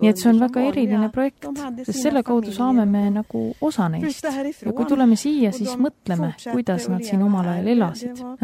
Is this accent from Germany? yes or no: no; Stockholm County, Sweden; Ruuslaagenis, kust mina pärit olen, seal ei ole ju harv nähtus see, et on Eesti rootslasi seal, kes elavad.